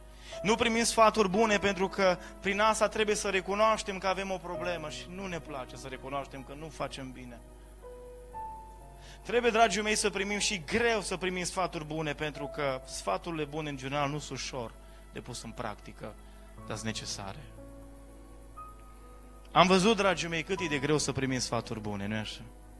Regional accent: Brădet, Bihor County, Romania; Eu stau la Padiș. Eu stau la Brădet, e stațiune turistică de interes național Brădetul. În satul meu natal.

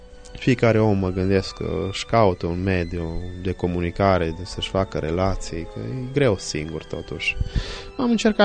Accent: Bessarabia, Moldova; m-am născut în 1972, sunt originar din Basarabia. M-am născut într-o țară fost comunistă

